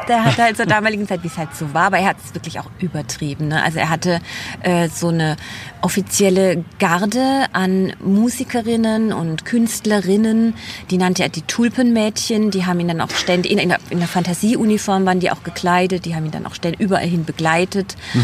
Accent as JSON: {"language": "German", "region": "Baden-Württemberg", "country": "Germany", "said": "auch wir sind Badener und darauf sind wir sehr stolz."}